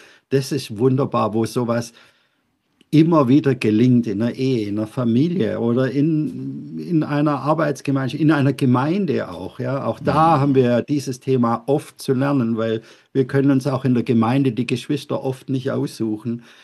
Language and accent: German; Baden-Württemberg, Germany; Also im Schwäbisch, ich bin ja Schwabe, wir sagen, ha, jeder muss halt sein Kreuz tragen.